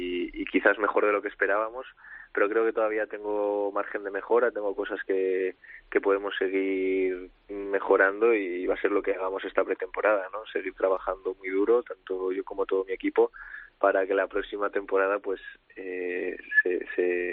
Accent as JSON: {"language": "Spanish", "region": "Asturias", "country": "Spain", "said": "a disfrutar también de mi tierra, ¿no?, de Asturias, que la he hecho en falta también."}